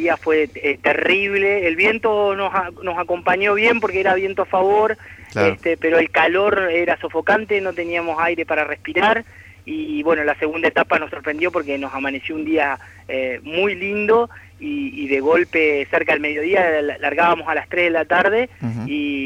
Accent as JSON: {"language": "Spanish", "town": "Zapala", "region": "Neuquén", "country": "Argentina", "tie": "born there", "also_born_or_lived": "Córdoba", "lives_now": "Rafaela, Argentina", "said": "Sí, yo soy nacido en Zapala, Neuquén. Pero ya hace 10 años que claro, estoy hecho un rafaelino."}